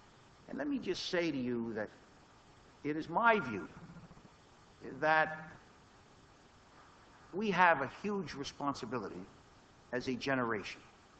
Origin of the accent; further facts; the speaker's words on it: Windsor, Ontario, Canada; I am from Windsor.